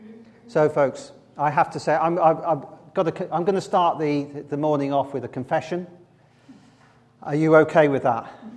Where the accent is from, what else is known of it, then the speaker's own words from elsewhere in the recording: Maidstone, South East England, United Kingdom; born there; I was born in Maidstone, and I've got some family still over down in the southeast.